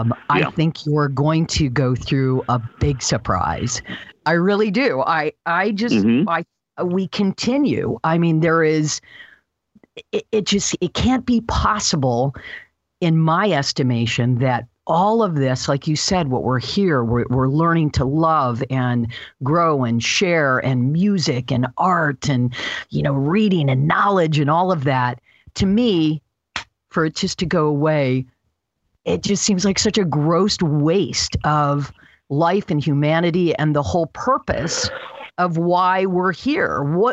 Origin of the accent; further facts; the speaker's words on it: Michigan, United States; now in California, United States; I was raised in the Lutheran faith, good little Christian girl, went to church every Sunday. And my folks, I moved to California and I started exploring other ideas and ideologies and learning from various people, because my world expanded from just Michigan to a grander thing.